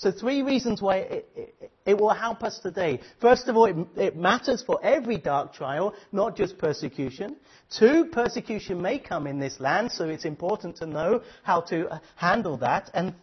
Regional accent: England, United Kingdom; I can say that I'm English, so it's okay.

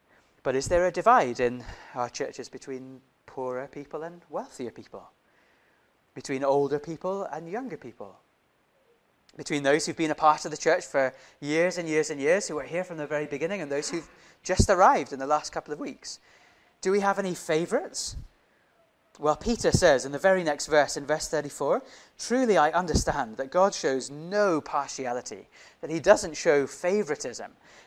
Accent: Indonesia; Okay, I grew up in Southeast Asia, in Indonesia. That's why I was born and raised.

